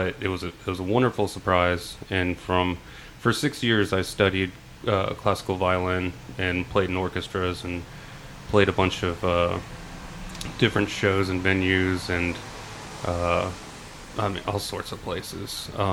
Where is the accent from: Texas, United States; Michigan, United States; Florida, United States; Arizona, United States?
Florida, United States; Rockledge; also born or lived in Biloxi, Mississippi / Denver; Well, I was born in Biloxi, Mississippi on a Air Force military base. Huh. And just a few months after that, my family moved to Denver, and my little brother was born out there, and then we moved to Florida, out in Rockledge